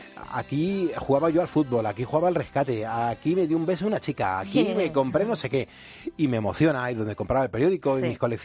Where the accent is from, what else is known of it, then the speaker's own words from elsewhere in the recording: Madrid, Community of Madrid, Spain; yo podría decir que soy del barrio de Mirasierra, un poquito más arriba del barrio El Pilar, entre la ciudad de los periodistas y el barrio de Mirasierra.